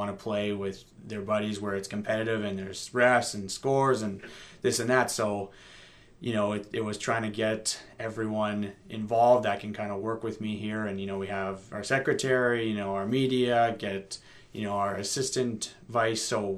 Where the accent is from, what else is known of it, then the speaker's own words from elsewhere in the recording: Peace River, Alberta, Canada; also born or lived in Edmonton, Canada; I'm originally from Peace River. I lived in Edmonton for 15 years, and I moved back.